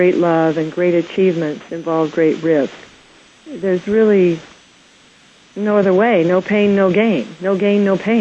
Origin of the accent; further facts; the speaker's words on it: Kansas, United States; Well, you know, I grew up in Kansas originally.